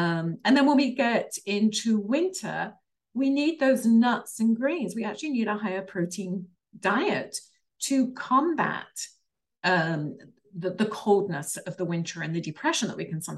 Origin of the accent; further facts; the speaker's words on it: England, United Kingdom; It's called A Cup of Tea because I'm English.